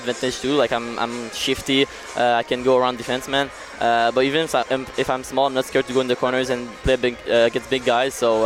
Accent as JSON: {"language": "English", "town": "Montreal", "region": "Quebec", "country": "Canada", "said": "I'm from Montreal"}